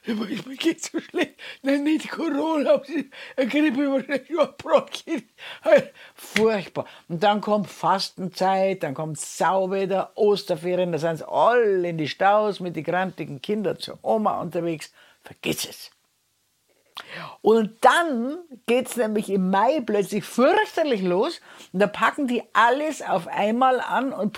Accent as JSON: {"language": "German", "region": "Bavaria", "country": "Germany", "said": "Also bei uns in Bayern ist es so, im Januar, da liegen alle wie ausgebrannte Knallfrösche im postchristlichen Winterschlaf."}